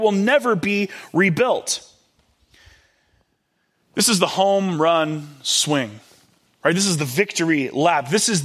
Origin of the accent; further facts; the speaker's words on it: California, United States; I grew up out in the Bay Area in a really affluent community.